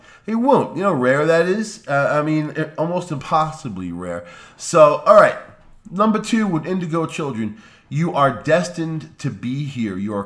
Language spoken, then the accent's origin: English; Long Island, New York, United States; And I'm from the city. I'm from Long Island, and I spent a lot of time in New York City.